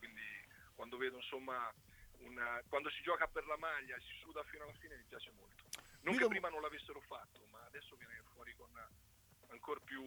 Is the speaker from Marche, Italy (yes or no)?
yes; Ancona, Marche, Italy; Ma sicuramente, allora, diciamo che intanto io sono anconetano e quindi questo è importante.